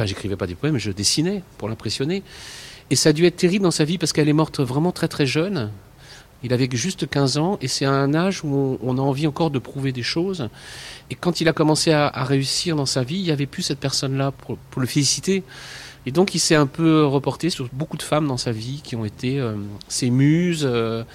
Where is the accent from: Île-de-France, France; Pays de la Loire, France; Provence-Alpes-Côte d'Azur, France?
Île-de-France, France; Poissy; Oui, j'étais un petit banlieusard. Et donc, effectivement, la garrigue à Poissy, c'était pas, j'avais pas tellement de repères